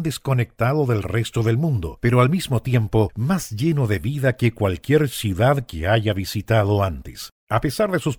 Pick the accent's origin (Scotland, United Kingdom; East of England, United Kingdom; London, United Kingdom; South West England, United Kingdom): Scotland, United Kingdom; now in Bogotá, Colombia; Después de 3 años trabajando como guía turístico en mi país nativo, Escocia, y luego en Santiago de Chile